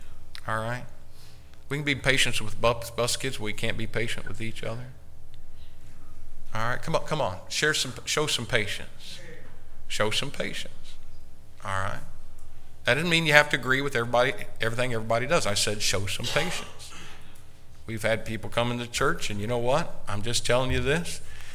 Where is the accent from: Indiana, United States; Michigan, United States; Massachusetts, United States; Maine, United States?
Indiana, United States; And, of course, it was a swish, nothing but net, because I am from Indiana.